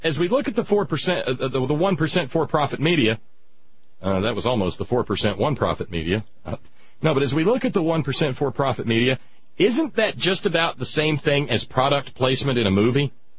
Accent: the South, United States; I grew up in the South, where the hatreds were a little bit more pronounced and a little bit more wide open and observable, I guess.

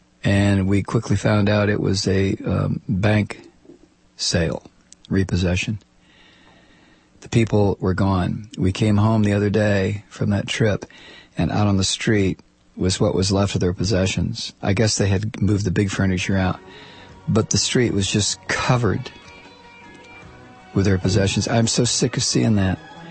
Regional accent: United States; born there; I feel this is not the nation into which I was born. I was born in America

